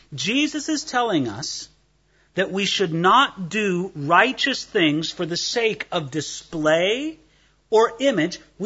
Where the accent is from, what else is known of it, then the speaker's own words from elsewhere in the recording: California, United States; the culture I came from Southern California.